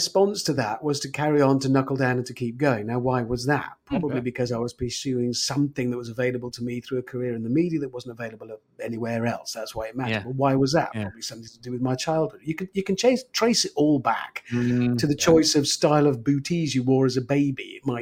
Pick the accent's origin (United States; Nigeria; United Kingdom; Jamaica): United Kingdom; Birmingham, West Midlands; I'm from Birmingham. People from Birmingham don't expect to travel. It's like we don't ski or swim very well.